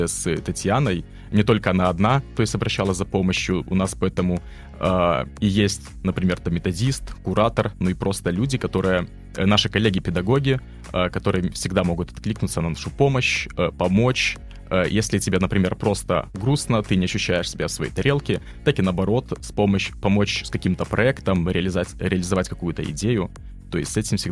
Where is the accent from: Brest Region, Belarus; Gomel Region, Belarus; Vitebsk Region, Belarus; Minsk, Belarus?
Brest Region, Belarus; moved away as an adult; я переехал из Брестского района в Дзержинский район, то есть это достаточно в рамках Беларуси значительное расстояние, и вот я уже... почти 2 года живу самостоятельно